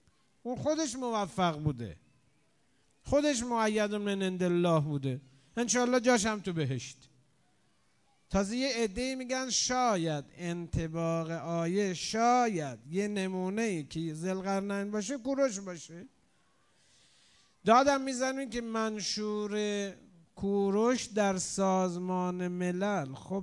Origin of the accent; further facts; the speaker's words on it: Iran; به دلیل این که ما ایرانی هستیم